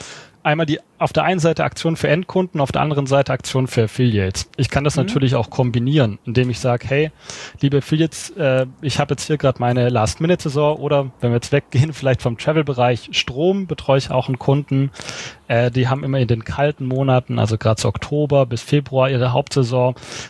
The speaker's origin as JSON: {"language": "German", "region": "Baden-Württemberg", "country": "Germany", "said": "ich als Schwabe"}